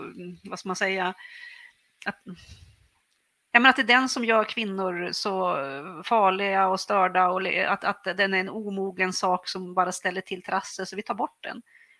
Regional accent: Härnösand, Västernorrland County, Sweden; Jag kommer ju från Härnösand, och där det här utspelar sig från.

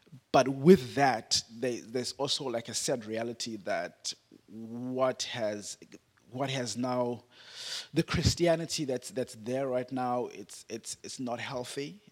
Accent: Durban, KwaZulu-Natal, South Africa; also born or lived in Johannesburg; I grew up in Durban, but moved to the east of Joburg, Johannesburg.

